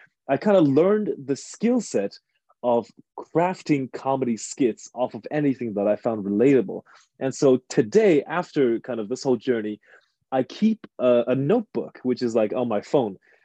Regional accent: China; I'm much younger and I kind of grew up late, but I grew up in China. So we got things a little bit later than the rest of the world.

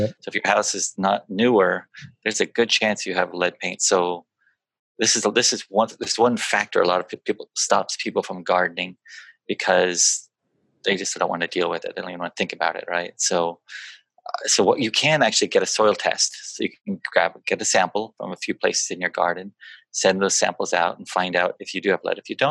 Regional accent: Seattle, Washington, United States; When I was a kid and growing up in Seattle, we never used mulch.

